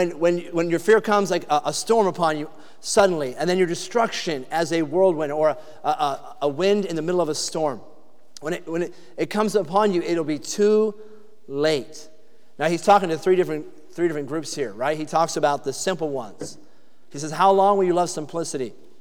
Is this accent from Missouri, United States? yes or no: no; New Hampshire, United States; I was from New Hampshire. I didn't even know what a hurricane was